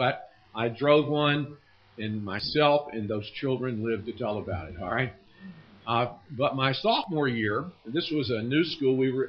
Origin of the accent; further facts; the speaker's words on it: Alabama, United States; When I was a teenage boy growing up in Alabama, I would ride the school bus to school